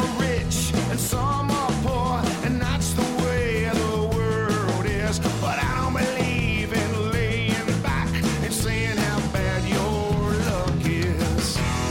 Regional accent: Beaumont, Texas, United States; You know, I grew up on the Texas-Louisiana border, and so that whole scene there was, you know, a lot of Zydeco and country music and rhythm and blues festivals

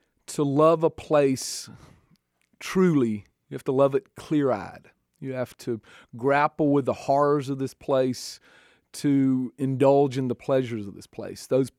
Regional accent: Georgia, United States; Like I went to my barbecue joint on Saturday growing up in Georgia.

